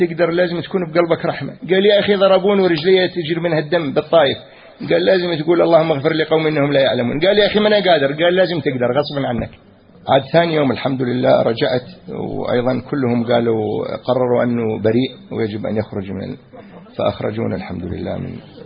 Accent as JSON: {"language": "Arabic", "country": "Iraq", "said": "الكذب بالمحكمة حلال عندنا بالعراق مفهوم"}